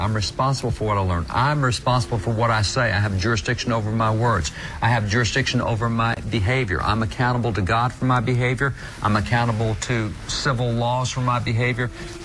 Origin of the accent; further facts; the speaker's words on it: Texas, United States; I'm from Texas. You're from Minnesota. I've got a pickup.